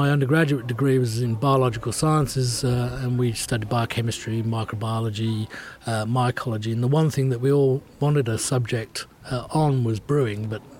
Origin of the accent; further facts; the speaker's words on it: England, United Kingdom; Being English, it's the UK.